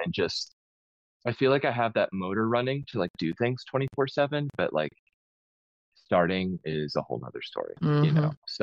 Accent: Midwest, United States; But growing up in the Midwest, felt like I ate my body weight in like queso dip at restaurants.

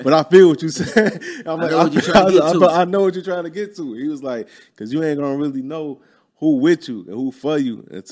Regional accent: Chicago, Illinois, United States; I'm from Chicago. All my people from Chicago.

